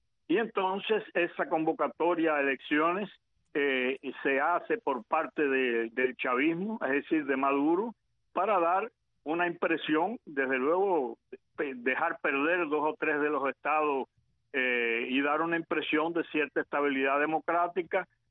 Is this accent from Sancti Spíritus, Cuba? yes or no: no; Manzanillo, Granma, Cuba; yo que soy de Manzanillo